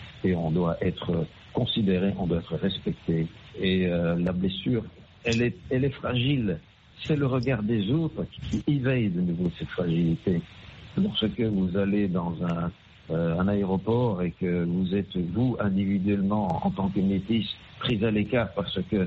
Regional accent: Belgium; donc personnellement, donc j'ai grandi en Belgique.

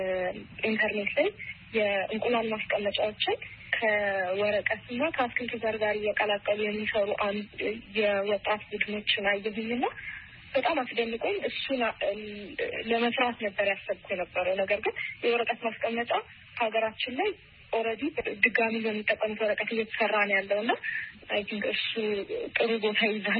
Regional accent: Hawassa, Sidama, Ethiopia; እኔ ማለት ልጅ ያደኩት ሐዋሳ ነው። ከሶስት ወቶች ጋር ነው ያደኩት።

